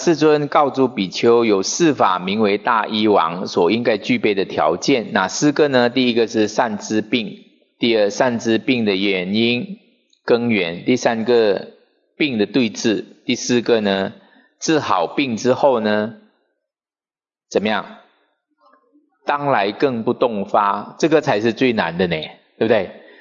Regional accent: China; 时节的话就是现在我们中国人讲的节气啦啊

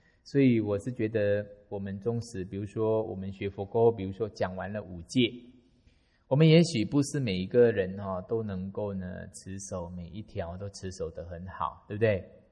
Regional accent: Sabah, Malaysia; 因为我们在马来西亚，尤其在我的家乡沙巴那个地方是佛法的遍地。

